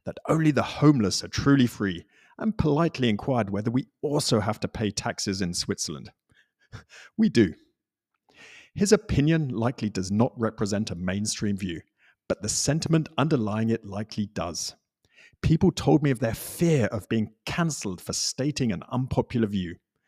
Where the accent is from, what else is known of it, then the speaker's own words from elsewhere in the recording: United Kingdom; Disclaimer, I'm a Brit.